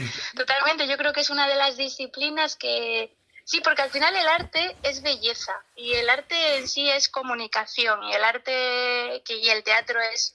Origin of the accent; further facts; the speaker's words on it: Granada, Andalusia, Spain; now in Bilbao, Spain; Yo soy de Granada, pero llevo muchísimos años viviendo en Bilbao y pues para mí este norte es parte de lo que soy, de quién soy.